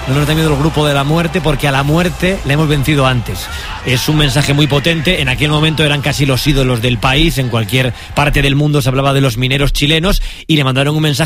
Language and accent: Spanish; Gijón, Asturias, Spain; yo soy asturiano, la mina nos toca muy de cerca, aunque no tengas un familiar minero, aunque no seas de la cuenca, yo soy de Gijón, no soy de la cuenca minera